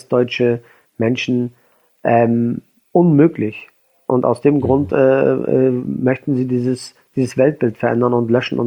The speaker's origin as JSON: {"language": "German", "region": "Schleswig-Holstein", "country": "Germany", "said": "wenn ich sage, ich komme aus Schleswig-Holstein oder aus Deutschland."}